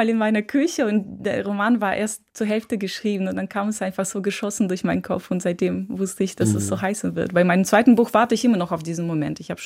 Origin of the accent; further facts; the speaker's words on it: Moscow Oblast, Russia; German is a second language; now in Germany; In einem Vorort konnte man nicht gut verdienen. Das heißt, alle Mütter haben gependelt nach Moskau ins Zentrum